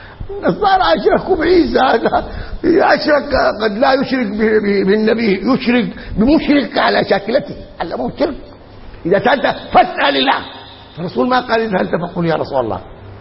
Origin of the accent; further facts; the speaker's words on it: Sudan; يا صائم ديما عندنا في السودان، ينادونهم من دون الله